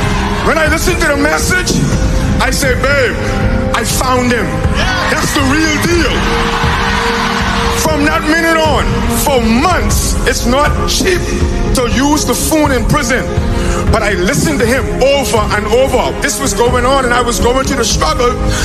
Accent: United States; born there; I was born in America. Came from a very dysfunctional family.

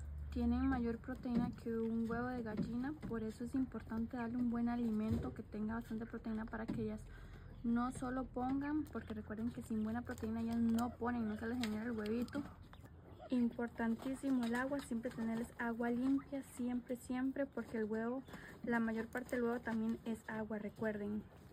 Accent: Costa Rica; Como les digo, yo soy de Costa Rica

